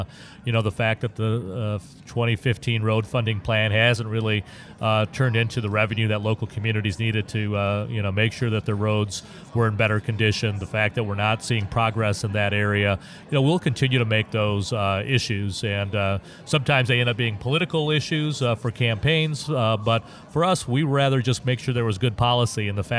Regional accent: Livonia, Michigan, United States; I'm actually from Livonia, Michigan, originally.

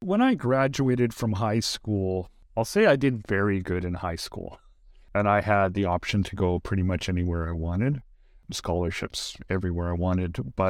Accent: Black Diamond, Alberta, Canada; also born or lived in Calgary; But shortly thereafter, we moved to Black Diamond, south of Calgary.

